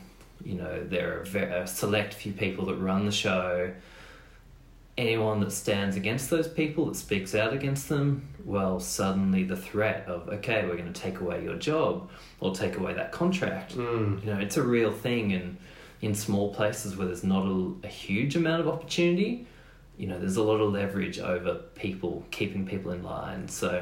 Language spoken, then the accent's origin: English; Australia; I think as an Australian, you know, you come in and you just go, this is a bit insane.